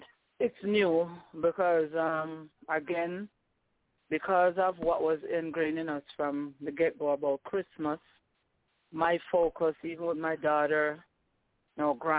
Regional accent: Jamaica; So growing up in Jamaica, it was a day where persons would just go to this.

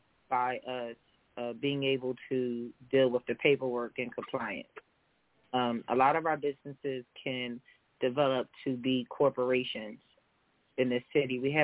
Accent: Philadelphia, Pennsylvania, United States; I live in West Philly. I'm from Uptown. I've been here for years.

